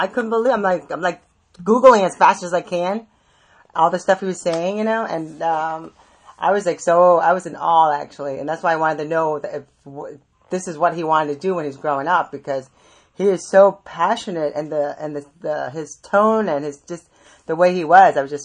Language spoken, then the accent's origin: English; Vietnam; Cause to be honest with you, I'm from Vietnam. So, you know, our culture is totally different